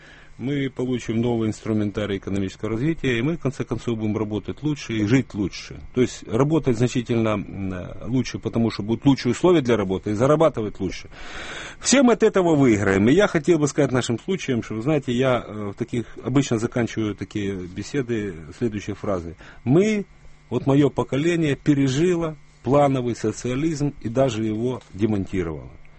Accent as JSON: {"language": "Russian", "town": "Mykolaiv", "region": "Mykolaiv Oblast", "country": "Ukraine", "tie": "born or raised there", "said": "в Николаеве оно стоило в моем родном городе 5 рублей"}